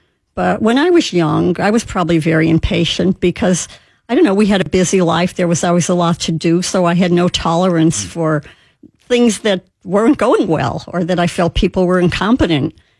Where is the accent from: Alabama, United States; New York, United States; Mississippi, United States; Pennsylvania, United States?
Pennsylvania, United States; Wilkes-Barre; also born or lived in Cleveland / New Jersey; I grew up in Wilkes-Barre, PA, and they had a Cleveland Indian farm club. So I was a Cleveland Indian fan before we moved to Cleveland.